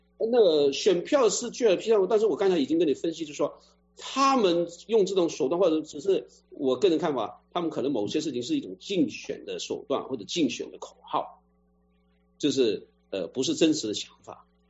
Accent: China; born there; 我们在中国出生，中国是我们的祖国

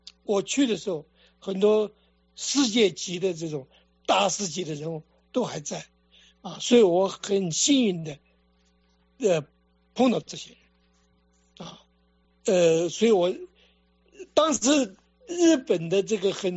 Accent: China; now in Japan; 尤其是我们中国人呢， 能够看得懂日文的话

